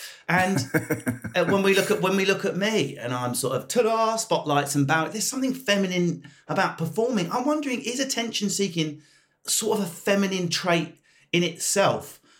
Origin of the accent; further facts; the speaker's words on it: United Kingdom; because I'm British